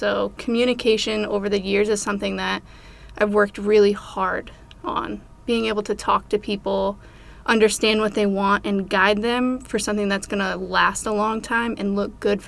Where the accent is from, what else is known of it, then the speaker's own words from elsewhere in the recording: Rhode Island, United States; also born or lived in California; now in Hot Springs, United States; So I'm not technically from California. I moved here from California. I was there for the last 6 years, but I'm from Rhode Island.